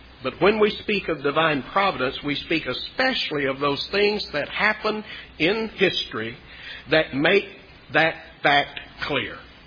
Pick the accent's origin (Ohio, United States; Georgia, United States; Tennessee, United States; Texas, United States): Texas, United States; McKinney; born there; I was born in McKinney, Texas.